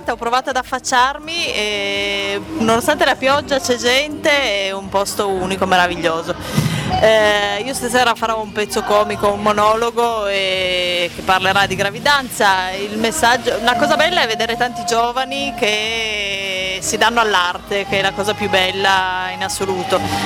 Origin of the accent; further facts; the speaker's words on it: Turin, Piedmont, Italy; seguendo dei corsi a Torino, io sono di Torino